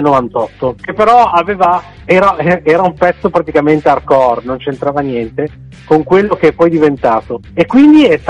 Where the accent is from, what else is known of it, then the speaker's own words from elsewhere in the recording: Genoa, Liguria, Italy; Ah, sì, siamo di Genova, ecco.